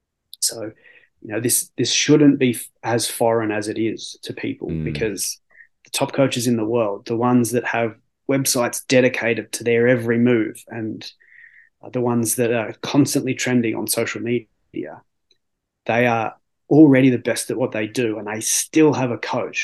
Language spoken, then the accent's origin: English; Canberra, Australian Capital Territory, Australia; where we were from